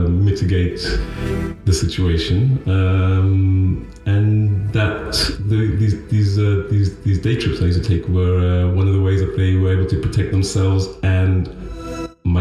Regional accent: South Africa; moved away as an adult; now in Boston, United States; I was born in South Africa. In 1977, I grew up in South Africa all my childhood, having never left the country till I was 18, and then moved to the United States, Boston, Massachusetts, when I was 18.

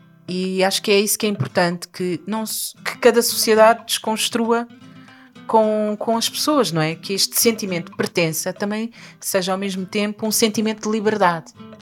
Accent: Portugal; also born or lived in Cape Verde; sim, sou portuguesa, sinto-me portuguesa, mas sou cabo-verdiana, também me sinto cabo-verdiana.

